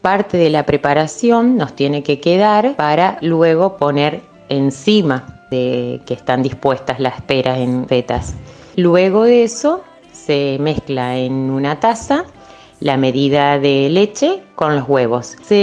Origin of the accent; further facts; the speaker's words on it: Santa Fe, Argentina; born there; nací en Santa Fe, tengo 42 años.